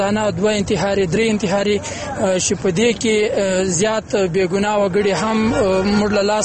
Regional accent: Paktika, Afghanistan; now in Kabul, Afghanistan; د پکتیکا ولایت اوسیدونکی یم. اصلي اوس مهال په کابل کې یو محصل یم

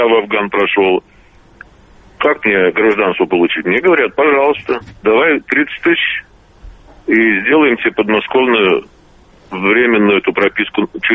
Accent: Minsk, Belarus; moved away as an adult; now in Moscow, Russia; Вот я уже 15 лет живу и работаю в Москве. Паспорт у меня белорусский, я минчанин.

